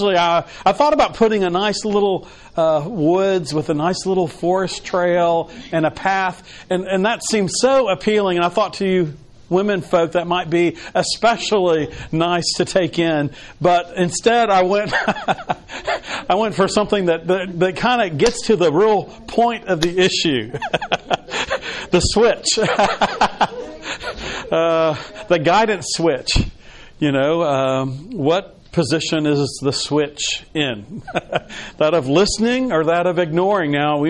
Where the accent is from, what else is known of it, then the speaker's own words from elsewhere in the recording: Texas, United States; I know growing up in Texas, certainly, you know, everything was big and everything